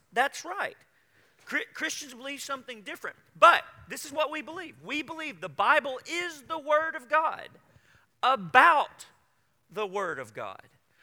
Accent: Benton, Arkansas, United States; So when I was growing up in Benton, Arkansas, Simran Gutral came and lived with us at our house.

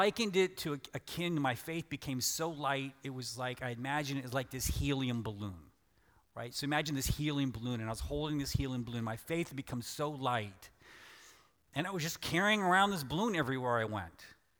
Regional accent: Pennsylvania, United States; also born or lived in Arkansas; because I was raised in Western PA, so all my family rooted for Penn State, but since I was born in Arkansas, I was the one person in Pennsylvania in my town that rooted for the Razorbacks my entire life.

